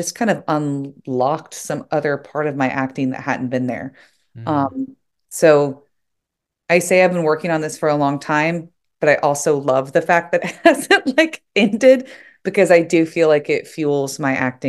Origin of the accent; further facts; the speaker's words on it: the South, United States; when I would tell people stories about growing up in the South, they were like, you have to turn this into something.